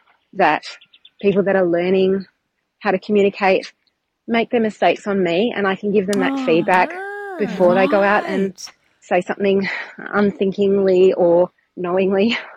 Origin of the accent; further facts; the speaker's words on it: Perth, Western Australia, Australia; I'm a Chatterpie from Perth